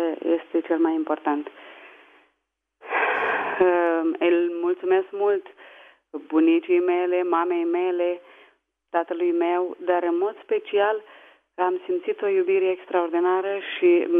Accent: Romania; now in Spain; chiar dacă sunt pe alte meleaguri, eu tot româncă sunt. Inima mea este bate acolo.

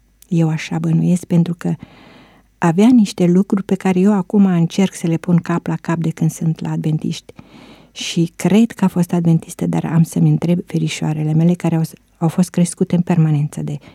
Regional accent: Petroșani, Hunedoara County, Romania; eu vin din Petroșani.

